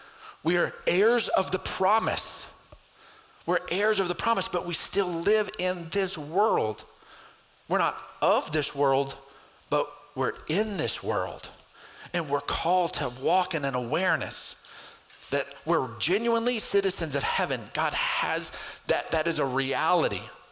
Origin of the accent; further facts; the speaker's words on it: Texas, United States; If I get too focused on my citizenship as an American, as a Texan, some of the struggles that we're dealing with right now, it can begin to take me off course.